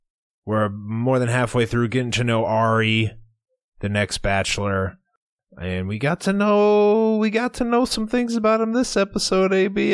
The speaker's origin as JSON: {"language": "English", "town": "Cedar Rapids", "region": "Iowa", "country": "United States", "said": "we're from Cedar Rapids, Iowa, the American Czech capital of the world, I believe."}